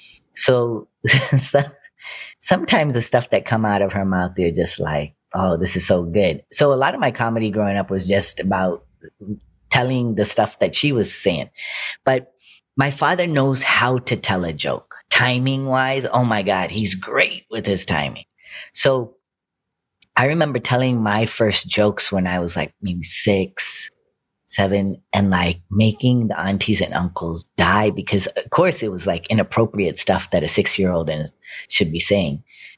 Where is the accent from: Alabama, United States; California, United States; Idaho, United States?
California, United States; Lancaster; I think that growing up in Lancaster, it was like, you know, I didn't feel the effects of racism in the same way. Like, yes, there was racism. Yes, it was a hick town.